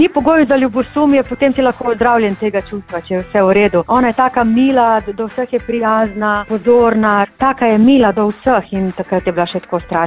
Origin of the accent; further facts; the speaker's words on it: Styria, Slovenia; Jaz sem Štajerka, tam so moje korenine, tam sta moj ata in mami, kde tam živim.